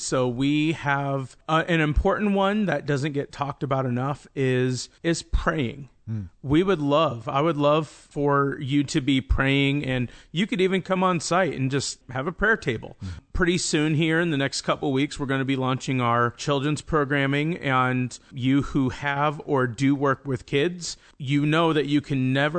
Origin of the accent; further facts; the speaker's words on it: Omaha, Nebraska, United States; I grew up in Omaha, Nebraska, on the very poor side of Omaha.